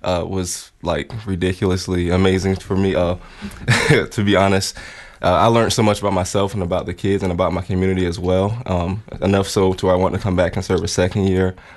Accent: Jacksonville, Florida, United States; Yes, I am from Jacksonville.

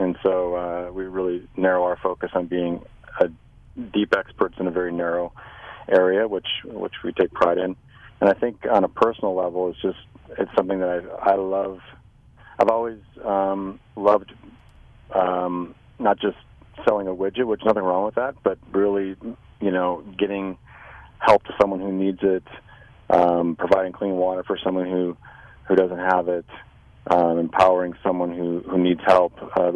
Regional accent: Watertown, South Dakota, United States; Well, I was raised to spend most of my life growing up in Watertown, and still have a son at SDSU who runs track.

